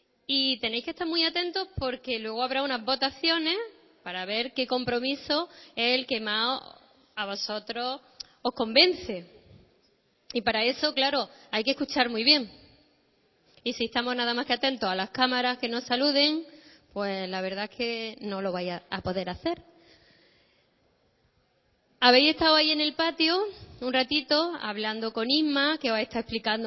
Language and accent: Spanish; Granada, Andalusia, Spain; Y antes me ha preguntado alguien que de dónde era. Yo soy de una ciudad que está al sur de España, que se llama Granada.